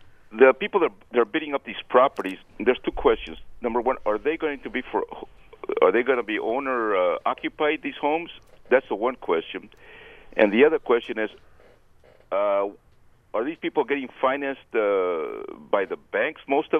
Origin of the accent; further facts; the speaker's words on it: California, United States; also born or lived in Arizona; I'm from California and Arizona.